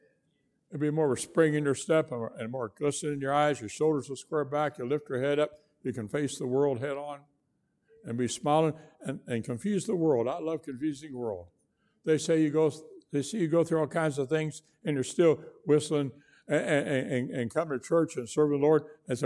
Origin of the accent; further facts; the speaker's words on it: San Antonio, Texas, United States; I'm from San Antonio. We can say San Antonio.